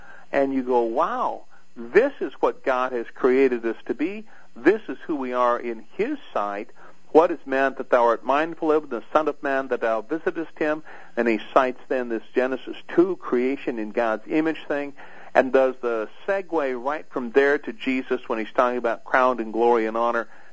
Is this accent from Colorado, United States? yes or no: yes; Colorado, United States; you've got a number in Colorado alone, which is my home state